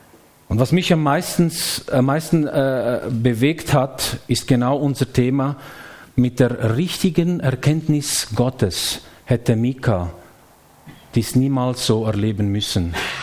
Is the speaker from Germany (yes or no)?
no; Switzerland; heute sind wir Schweizer überall und nirgends